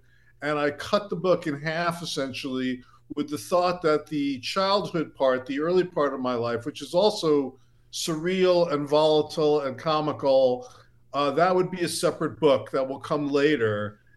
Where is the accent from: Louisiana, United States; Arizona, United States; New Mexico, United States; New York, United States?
New York, United States; Brooklyn; You know, I was from Brooklyn.